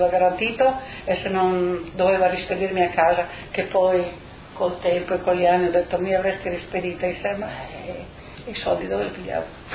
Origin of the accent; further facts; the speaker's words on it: Pordenone, Friuli-Venezia Giulia, Italy; io sono da Pordenone, ho detto, no? E sì, abbiamo parlato il nostro dialetto poi.